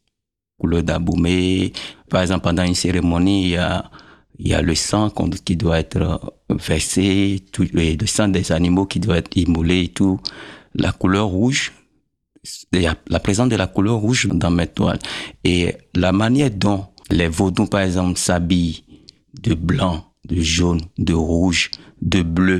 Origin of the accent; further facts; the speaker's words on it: Abomey, Zou, Benin; il faut reconnaître aussi que j'ai grandi à Abomey où il y a pas mal de cérémonies qui se passent.